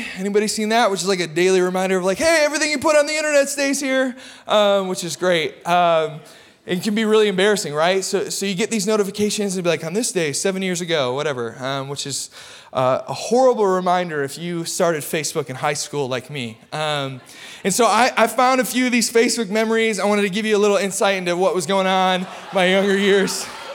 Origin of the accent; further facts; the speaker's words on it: Michigan, United States; If you didn't know, I'm from Michigan.